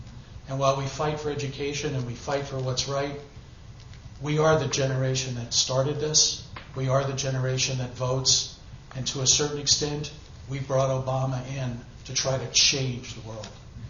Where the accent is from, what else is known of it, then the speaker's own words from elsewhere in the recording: New York, United States; Now, I'm from New York, and in New York we had our protests as well.